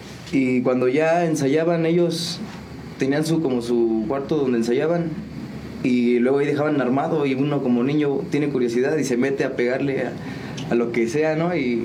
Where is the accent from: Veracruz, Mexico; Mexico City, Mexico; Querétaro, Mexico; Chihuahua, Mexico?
Querétaro, Mexico; San Juan del Río; Yo soy originario de la comunidad del Rosario, San Juan del Río, Pueblo Mágico.